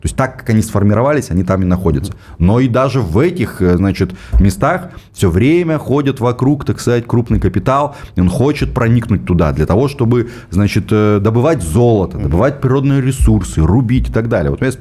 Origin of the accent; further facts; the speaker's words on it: Komi Republic, Russia; Я из Республики Коми, соответственно, вот обратите внимание